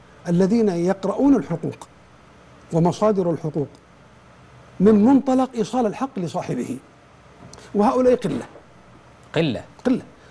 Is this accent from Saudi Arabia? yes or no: yes; Saudi Arabia; عندنا في السعودية